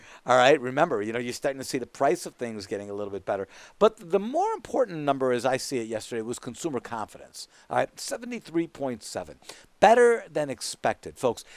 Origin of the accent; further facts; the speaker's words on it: United States; But I got to tell you something, folks. I'm an American first.